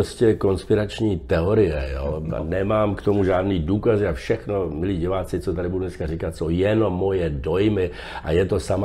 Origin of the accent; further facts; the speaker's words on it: Prague, Czechia; protože já jsem vyrůstal v Praze v Dejvicích, na Praze 6, kde bylo plno těch vojáků.